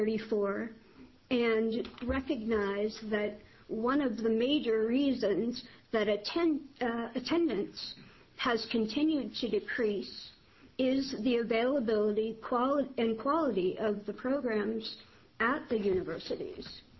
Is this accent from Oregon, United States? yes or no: yes; Ashland, Oregon, United States; I'll just restate … I'm from Ashland, 34 Croson.